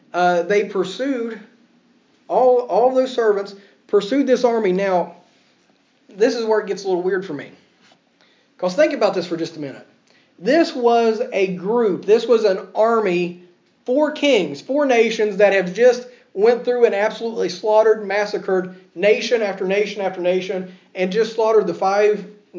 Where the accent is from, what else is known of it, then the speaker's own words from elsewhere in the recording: United States; now in Ireland; I live in Ireland, and I'm still the outsider.